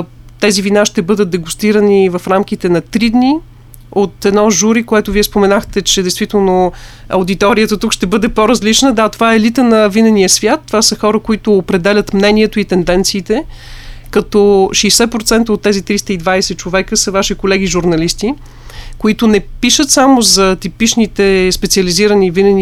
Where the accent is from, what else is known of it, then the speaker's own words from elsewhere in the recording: Plovdiv, Plovdiv Province, Bulgaria; Аз съм пловдивчанка и съм много горда с това.